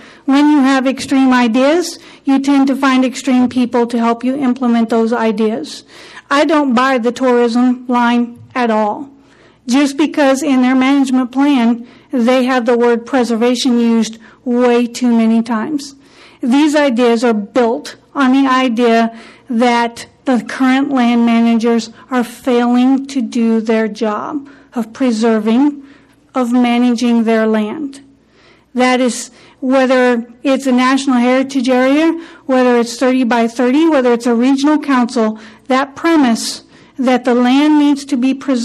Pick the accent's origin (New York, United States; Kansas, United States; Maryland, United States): Kansas, United States; I'm from Lyon County, Kansas.